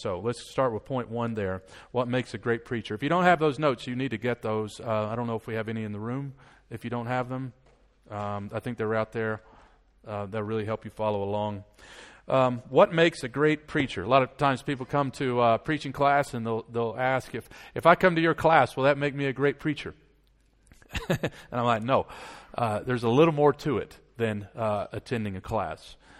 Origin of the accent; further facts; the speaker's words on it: United States; accent: American; Thank you for putting up with my American accent.